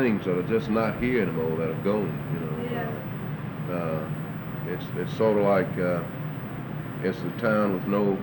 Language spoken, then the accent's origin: English; Texas, United States; because I grew up over in the Fair Park, and these places were just like I used to play in them.